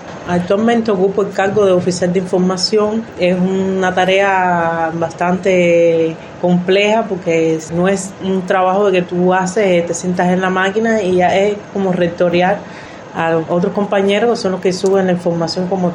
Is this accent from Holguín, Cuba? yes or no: no; Cienfuegos, Cuba; Provengo de la provincia de Cienfuegos, donde también cumplí la voz de jefe sector allá. Y ya después, al regresar aquí a la provincia